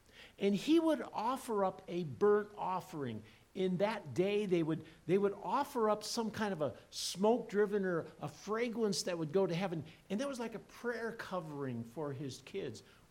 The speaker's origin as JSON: {"language": "English", "region": "Iowa", "country": "United States", "tie": "born or raised there", "said": "I grew up in Iowa many years ago, and I was within an hour distance of cousins and aunts and uncles."}